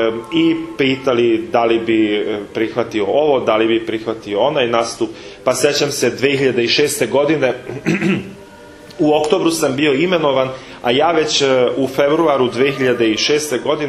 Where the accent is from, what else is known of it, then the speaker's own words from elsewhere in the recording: Bajmok, Vojvodina, Serbia; also born or lived in Subotica / Hungary / Austria; ja sam rođen u Subotici. Zapravo u bolnici sam se rodio, ali nedaleko od Subotice u Bajmoku sam odrastao do svojih 16, znači do gimnazije sam bio u Bajmoku. Gimnaziju sam već ovdje u Subotici pohađao i maturirao. Kasnije sam otišao, bio sam u Mađarskoj dugo godina